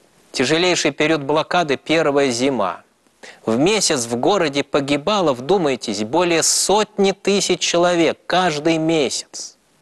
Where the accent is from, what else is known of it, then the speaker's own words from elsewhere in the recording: Saint Petersburg, Russia; Я родился и вырос в Ленинграде